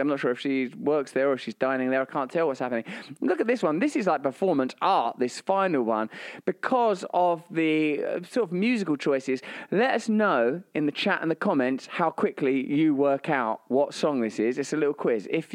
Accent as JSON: {"language": "English", "region": "England", "country": "United Kingdom", "said": "Now, we are English, so we've got a long-standing antipathy towards France."}